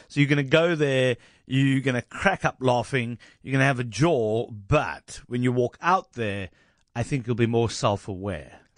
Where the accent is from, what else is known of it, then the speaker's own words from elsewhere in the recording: South Africa; accent: Model C; as I say this in my Model C accent